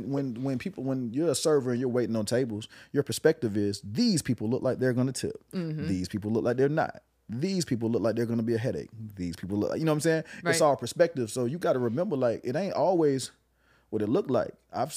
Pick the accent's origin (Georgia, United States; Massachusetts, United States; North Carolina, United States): Georgia, United States; Atlanta; But when I grew up in Atlanta, there was a very down-home Southern hospitality feel to it. Like, that's the Atlanta I grew up on.